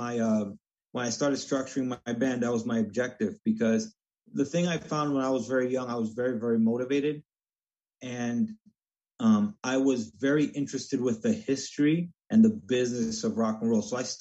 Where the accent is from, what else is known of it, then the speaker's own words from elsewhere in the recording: Hoboken, New Jersey, United States; I'm from Hoboken.